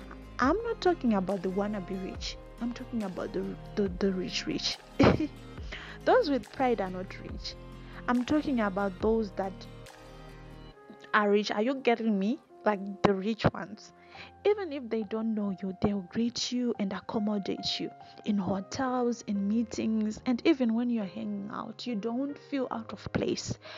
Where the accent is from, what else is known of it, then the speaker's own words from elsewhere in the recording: Mashava, Masvingo, Zimbabwe; So I grew up in Mashaba, as some of you know if you have listened to my previous podcast. And Mashaba being a small mining town, everyone knew everyone.